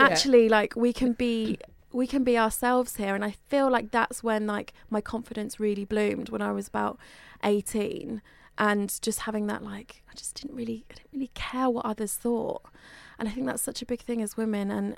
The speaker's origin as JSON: {"language": "English", "town": "Bury St Edmunds", "region": "East of England", "country": "United Kingdom", "tie": "born or raised there", "said": "I come from a small town called Bury St Edmunds and I was always the weirdo in my hometown."}